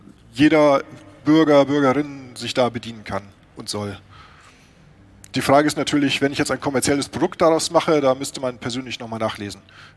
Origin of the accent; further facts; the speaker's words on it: Hanover, Lower Saxony, Germany; ich komme aus Hannover